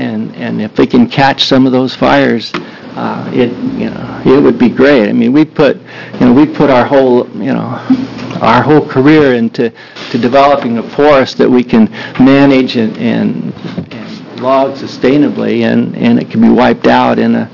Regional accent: Prineville, Oregon, United States; from Prineville, Oregon. It's in Cook County.

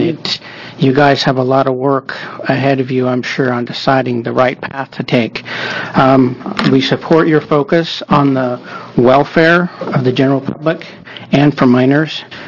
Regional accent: Medford, United States; I'm from Medford

